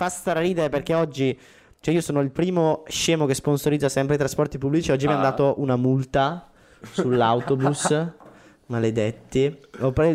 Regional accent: Caino, Lombardy, Italy; now in Brescia, Italy; Io sono abito a Brescia, però sono originario di Caino, ci tengo molto a dirlo

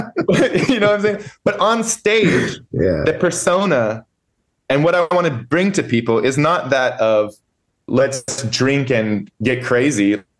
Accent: Texas, United States; Because we're outliers from these two sides, and we're also from Texas.

